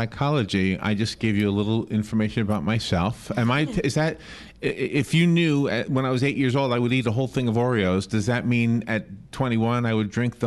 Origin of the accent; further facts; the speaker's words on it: New York, United States; I grew up in New York, and I remember the kids would get together at night and walk around and get some beer